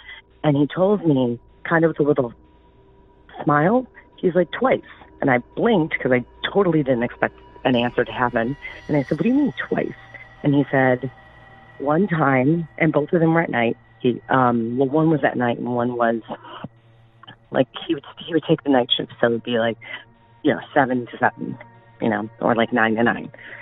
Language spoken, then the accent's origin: English; Ohio, United States; I grew up in Ohio, and this is for your hometown legends.